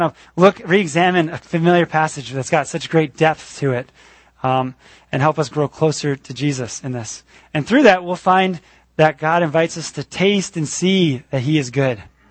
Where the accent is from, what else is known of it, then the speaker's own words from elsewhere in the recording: Illinois, United States; Growing up in the Lutheran Church, Missouri Synod, near Chicago, every month we sang the same hymns that taught for every communion.